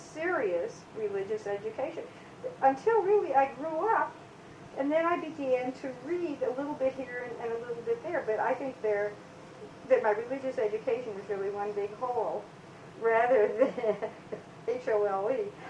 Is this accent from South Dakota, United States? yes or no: yes; Aberdeen, South Dakota, United States; also born or lived in Sioux City, Iowa; I was born in Sioux City, Iowa, because my mother went to what she considered to be civilization to have me. So I was born in Sioux City, Iowa, but I basically grew up in Aberdeen, South Dakota.